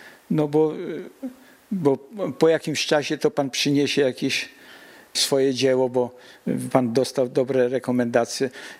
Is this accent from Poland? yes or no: yes; Lublin, Lublin Voivodeship, Poland; że razem z żoną, bo oboje jesteśmy z Lublina